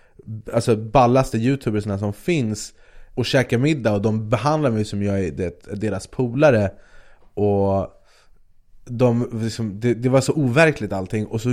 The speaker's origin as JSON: {"language": "Swedish", "country": "Sweden", "said": "tja, jag är från Sverige, jag kommer till"}